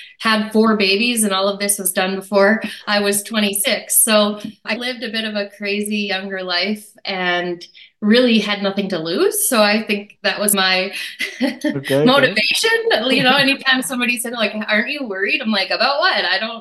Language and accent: English; Saskatchewan, Canada; so I'm originally from Saskatchewan, started off living on a farm in the middle of nowhere and moved to the town of 500 and grew up there.